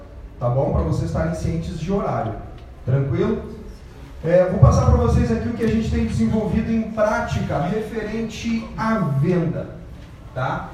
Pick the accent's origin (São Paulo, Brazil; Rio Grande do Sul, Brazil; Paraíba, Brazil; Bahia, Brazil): Rio Grande do Sul, Brazil; Sou do interior do Rio Grande do Sul, sempre tomei as rédeas da minha vida desde novo.